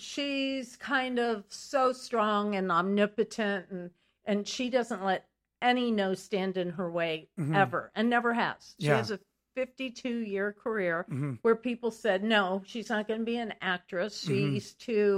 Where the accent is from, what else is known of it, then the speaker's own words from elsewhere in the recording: Washington, District of Columbia, United States; born there; also born or lived in Beirut, Lebanon / Athens, Greece / Africa; So I was born in Washington, D.C. My mother and dad got married within 6 weeks of meeting. And I was born in 1950, and I lived in Beirut. I lived in Athens for all of junior high and 1 year of high school and in Africa.